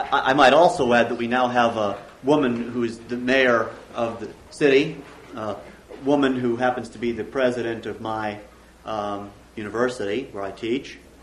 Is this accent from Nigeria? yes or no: no; Chicago, Illinois, United States; I'm from Chicago, where I teach.